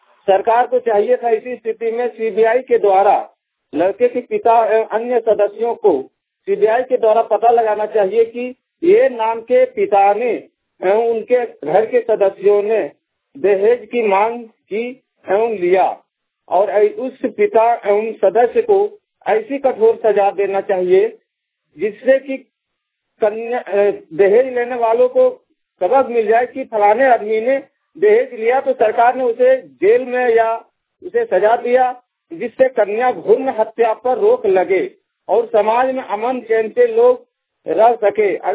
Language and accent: Hindi; Jamua, Jharkhand, India; ग्राम post बाटी थाना जमुआ जिला गिरिडीह झारखंड का रहने वाला हूँ।